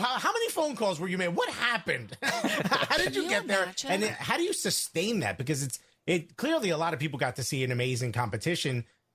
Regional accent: Newark, New Jersey, United States; You grew up in Long Island. I grew up in Newark, New Jersey.

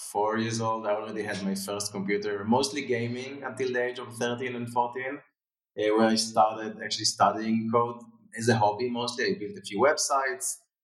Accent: Israel; So growing up, born and raised in Israel, great childhood, great people, great food, great weather. Growing up here, I think, was great on all accounts.

